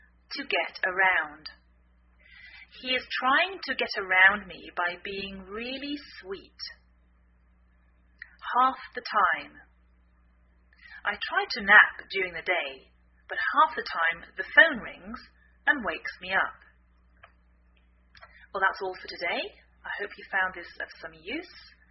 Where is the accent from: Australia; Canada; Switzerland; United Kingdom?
United Kingdom; England; now in United States